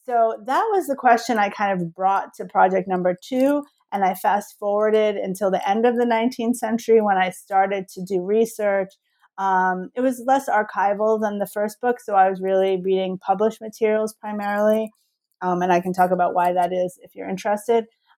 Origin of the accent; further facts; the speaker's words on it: New Jersey, United States; And I think at the time, growing up in New Jersey in the 80s, it felt like it was the right thing to do from the political perspective as well.